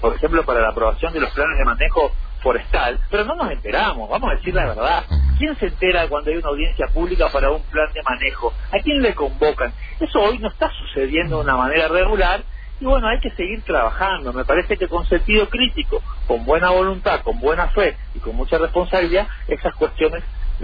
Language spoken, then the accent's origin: Spanish; Misiones, Argentina; el sentido común que tenemos los misioneros para proteger